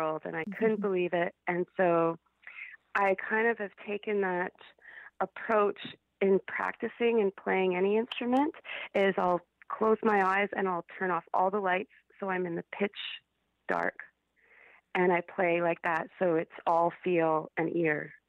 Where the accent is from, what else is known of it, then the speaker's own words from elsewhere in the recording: Alberta, Canada; we're both from Alberta, and we both played in punk and metal rock and roll bands in our youth